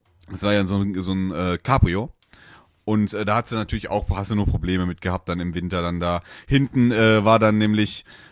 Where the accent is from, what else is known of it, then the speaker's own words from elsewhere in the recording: Dortmund, North Rhine-Westphalia, Germany; born there; ich komme ja gebürtig aus Dortmund